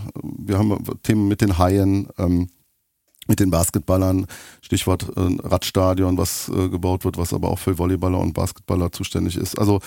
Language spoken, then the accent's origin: German; Euskirchen, North Rhine-Westphalia, Germany; Ja, genau, aus Euskirchen.